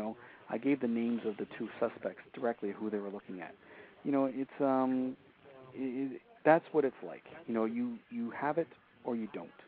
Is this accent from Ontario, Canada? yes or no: yes; Sarnia, Ontario, Canada; like in Sarnia, kicking off my hometown.